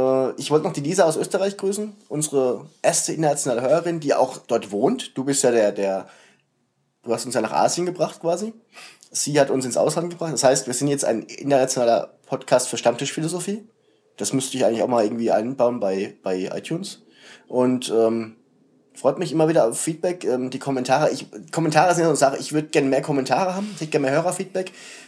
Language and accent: German; Schneeberg, Bavaria, Germany; aus meinem Heimatort Schneeberg